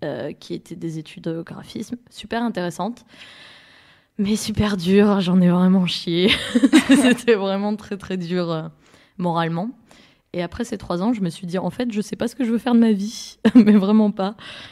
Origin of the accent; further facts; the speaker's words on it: France; born there; je suis née dans les Pyrénées, donc au sud-sud de la France, vraiment à la frontière de l'Espagne.